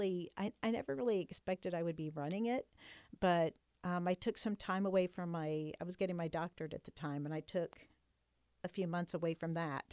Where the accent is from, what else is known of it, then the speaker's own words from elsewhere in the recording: Indianapolis, Indiana, United States; now in Muncie, United States; I'm from Indianapolis originally. But I love Muncie